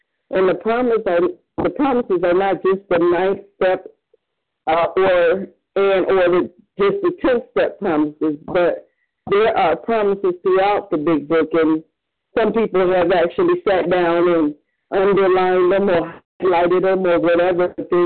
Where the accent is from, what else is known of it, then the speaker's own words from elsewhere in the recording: Cleveland, Ohio, United States; I'm from Cleveland, Ohio, and I'm really grateful to be here.